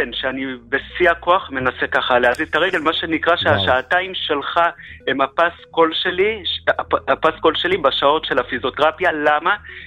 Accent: Petah Tikva, Central District, Israel; פתח תקווה.

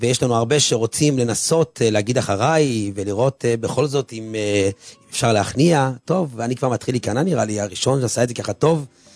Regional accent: Beit Shemesh, Jerusalem District, Israel; אני מירושלים, בית שמש.

